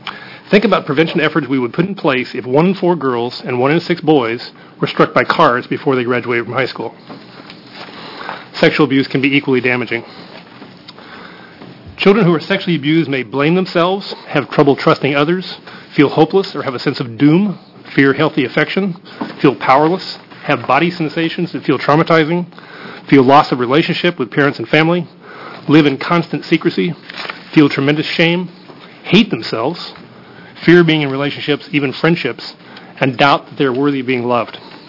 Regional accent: Indiana, United States; We are from Indiana.

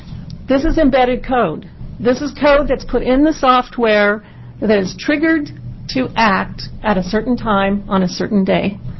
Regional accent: Portland, Oregon, United States; I'm from Portland. I'm a real estate broker.

